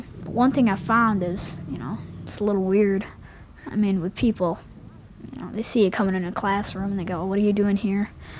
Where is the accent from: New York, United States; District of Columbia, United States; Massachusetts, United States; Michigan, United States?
Michigan, United States; Ionia; now in East Lansing, United States; my parents are going to have to commute to Ionia, where they work. We're from Ionia originally, and so they had to get a home that was close to Ionia